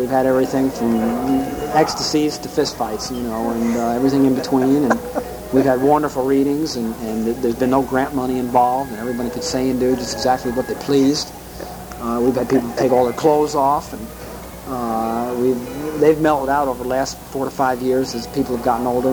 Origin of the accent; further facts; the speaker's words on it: Levittown, New York, United States; born there; I was born into Levittown has real significant meaning in terms of my being an Appalachian writer, interestingly enough, because Levittown was the great granddaddy of subdivisions.